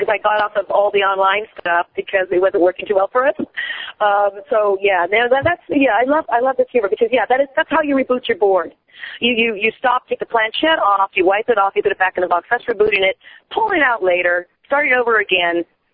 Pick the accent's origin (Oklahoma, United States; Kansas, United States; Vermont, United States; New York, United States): Kansas, United States; born there; accent: mutt type of accent; and so I tend to have like kind of a, I guess, a mutt type of accent. But I was born in Kansas.